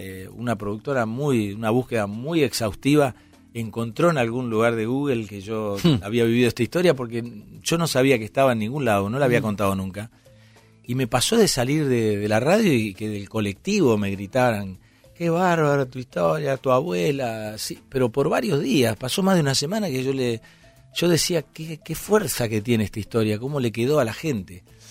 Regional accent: Argentina; yo soy argentino

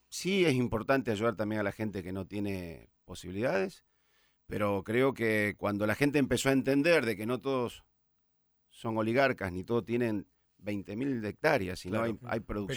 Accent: Sunchales, Santa Fe, Argentina; now in Santa Fe, Argentina; Yo soy de Sunchales, soy un inmigrante a Santa Fe, así que.

